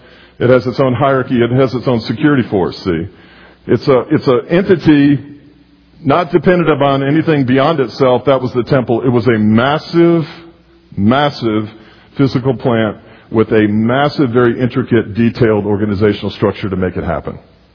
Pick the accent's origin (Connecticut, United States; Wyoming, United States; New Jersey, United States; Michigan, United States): Michigan, United States; Detroit; I grew up in Detroit as a young boy, and we would take field trips to the General Motors plant.